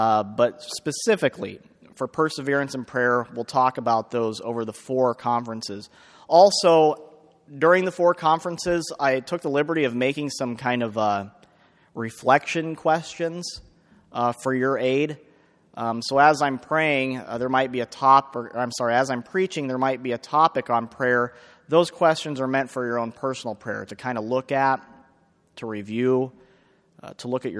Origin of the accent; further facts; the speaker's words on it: Auburn, Nebraska, United States; moved away as an adult; now in Lincoln, United States; I left my hometown of Auburn in 1999, August of 1999, to move to the big city of Lincoln to study accounting.